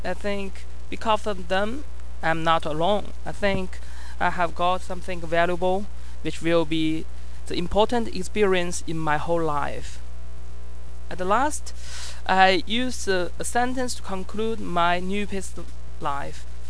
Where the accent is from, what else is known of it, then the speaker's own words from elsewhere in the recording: Beijing, China; English is a second language; now in Nagoya, Japan; I come from China, Beijing, Tsinghua University.